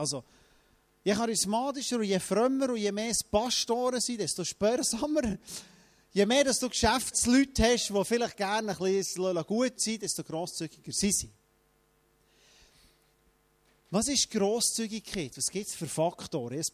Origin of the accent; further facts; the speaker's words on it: Frutigen, Bern, Switzerland; Ich komme von Frutigen aus dem Land, wo jeder hat kennt, oder?